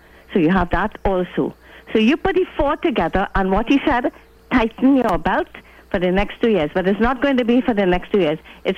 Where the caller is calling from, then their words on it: San Fernando, Trinidad & Tobago; I'm calling from San Fernando.